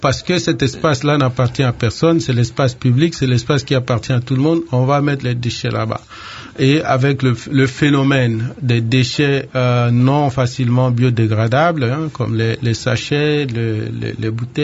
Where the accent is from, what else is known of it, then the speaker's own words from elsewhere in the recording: DR Congo; Il y a ici chez nous, en RDC, il y a un gros problème de gestion des déchets solides.